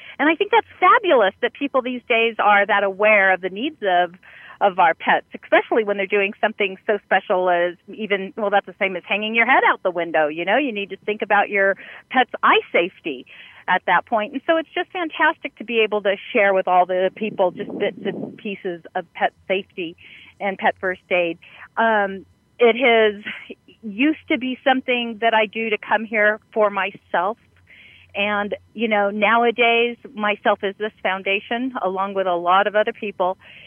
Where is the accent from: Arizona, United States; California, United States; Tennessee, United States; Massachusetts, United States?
California, United States; Southern California, since that is my hometown and yours as well